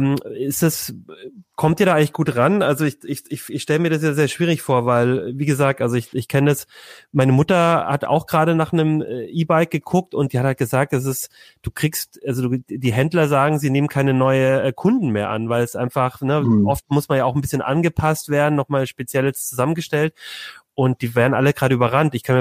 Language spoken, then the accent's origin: German; Ulm, Baden-Württemberg, Germany; Also ich komme aus Ulm zum Beispiel, und es liegt halt so im Donautal.